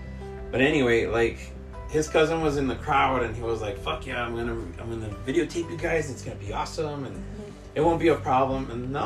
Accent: El Paso, Texas, United States; I told her we're from El Paso

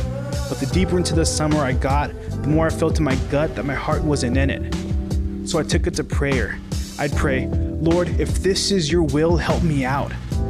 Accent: Edinburgh, Texas, United States; See, I grew up in Edinburgh, Texas in the Rio Grande Valley.

